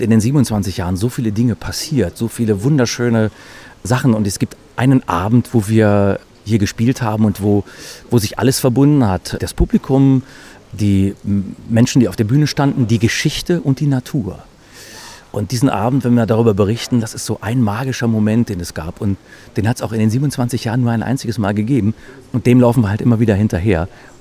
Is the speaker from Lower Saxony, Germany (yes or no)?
yes; Bad Pyrmont, Lower Saxony, Germany; Tatsächlich mein Heimatort Bad Pyrmont. Wobei ich es immer ein bisschen größer aufmache. Natürlich das Weserbergland, aber das Pyrmonter Tal ist schon ziemlich cool.